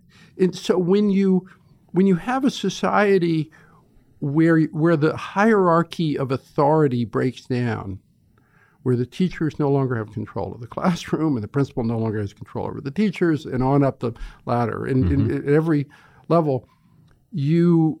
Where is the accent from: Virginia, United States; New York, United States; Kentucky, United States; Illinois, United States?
Kentucky, United States; I grew up in Eastern Kentucky.